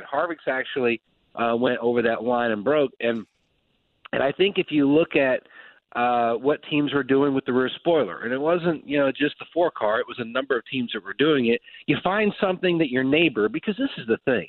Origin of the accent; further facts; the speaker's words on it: Morenci, Michigan, United States; born there; also born or lived in Jackson; Well, I lived over in Jackson. I was born actually in a little town, but you got to go from Michigan into Ohio, back to Michigan, into Ohio, back to Michigan to get there. A little town called Morenci.